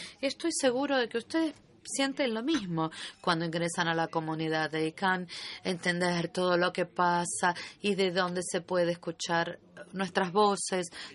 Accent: Egypt; Yo provengo de Egipto, así que sé lo que es el desierto.

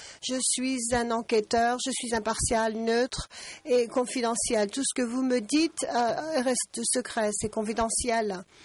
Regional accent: New Zealand; French is a second language; Mais je suis de Nouvelle-Zélande. Ça me rend un peu plus indépendant parce que je suis au bout du monde, en fait.

